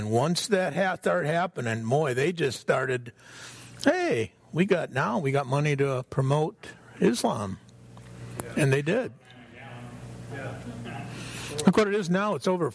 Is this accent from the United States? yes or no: yes; Detroit, Michigan, United States; me growing up in Detroit, I'm real familiar with the auto industry and the history of it.